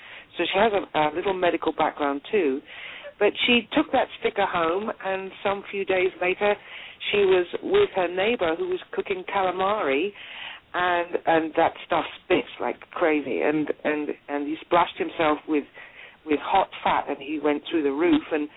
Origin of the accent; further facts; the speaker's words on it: United Kingdom; accent: British; now in United States; I've been here 3.5 years, and I'm, come from Britain. And although I've got a very British accent, I'm Irish.